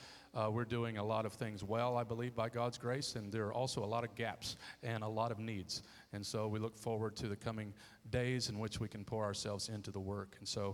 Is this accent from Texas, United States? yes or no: no; Detroit, Michigan, United States; I'm originally from Detroit.